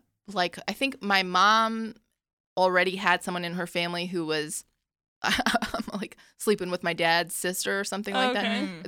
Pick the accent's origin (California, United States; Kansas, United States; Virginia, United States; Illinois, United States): California, United States; Sacramento; born there; I was born here. I was born in Sacramento, California. U.S. citizen.